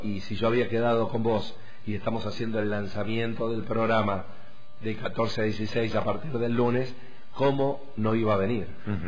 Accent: Villa del Dique, Córdoba, Argentina; Así que me crié acá en Villa del Dique.

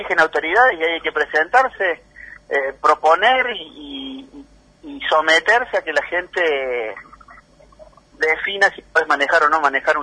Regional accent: La Cumbrecita, Córdoba, Argentina; Yo nací en la Cumbrecita, todo lo que tengo lo tengo en Cumbrecita, mi familia, mis afectos, lo poco que tengo en lo material

